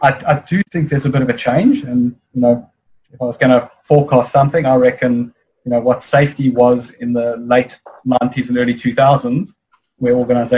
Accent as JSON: {"language": "English", "country": "South Africa", "tie": "born or raised there", "said": "growing up in South Africa, and I've worked in 17 countries so far"}